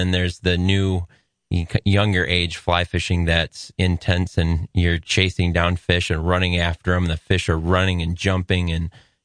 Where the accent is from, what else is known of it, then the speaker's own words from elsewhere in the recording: Grand Rapids, Michigan, United States; You know, I grew up in Grand Rapids. I grew up skeet shooting